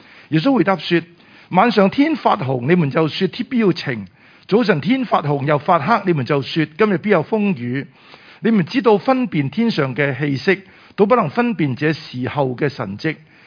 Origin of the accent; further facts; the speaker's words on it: Hong Kong; 我哋作为香港人，喺呢几年，我哋确实系喺即系惊涛骇浪里边。